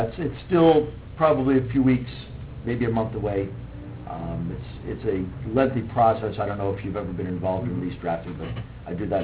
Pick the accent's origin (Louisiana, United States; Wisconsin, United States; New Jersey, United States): New Jersey, United States; Flemington; now in Florida, United States; I don't live here. I live in Florida. I'm not here on a daily basis. I grew up in Flemington, so I know the Washington Theater and grew up with it